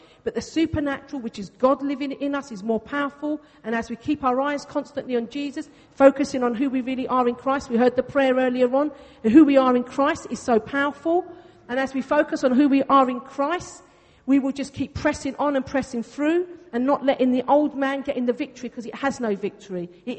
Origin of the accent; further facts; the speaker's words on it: Greece; first language Greek; English is a second language; I do speak Greek, actually. It's my first language. It's my most natural language. I don't get a chance to say it much.